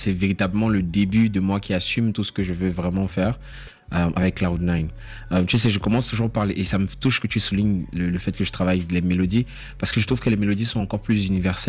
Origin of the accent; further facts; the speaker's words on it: Cameroon; étant donné que je suis camerounais, tu vois